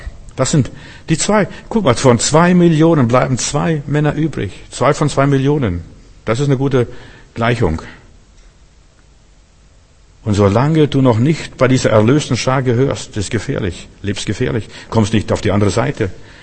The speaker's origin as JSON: {"language": "German", "town": "Memel", "region": "Klaipėda County", "country": "Lithuania", "tie": "born or raised there", "said": "Mein Vater, ich bin da auf dem Land groß geworden, mein Vater, der hat mal Ferkel vom Markt gekauft, wir sind im Memel auf dem Markt"}